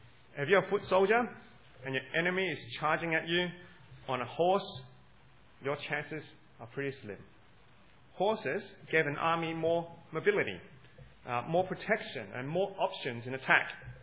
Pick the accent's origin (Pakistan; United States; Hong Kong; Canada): Hong Kong; Now, I grew up in Hong Kong